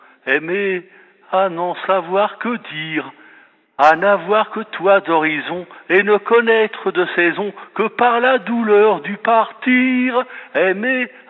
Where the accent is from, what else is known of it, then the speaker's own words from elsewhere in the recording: Nyons, Auvergne-Rhône-Alpes, France; De Nyons, dans la Drôme, Provençal.